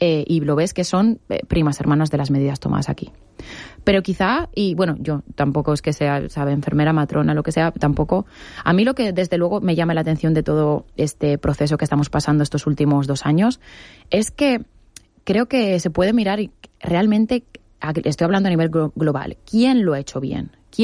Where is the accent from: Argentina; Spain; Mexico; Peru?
Spain; igual está mal que lo diga yo como española